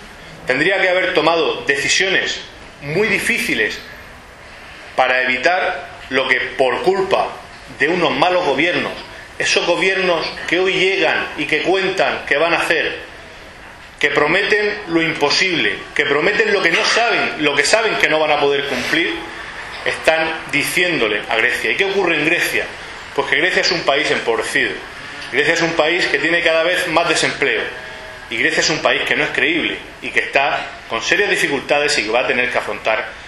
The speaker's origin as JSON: {"language": "Spanish", "town": "Totana", "region": "Region of Murcia", "country": "Spain", "said": "nos podemos volver a sentir orgullosos de ser españoles, de ser murcianos y de ser totaneros."}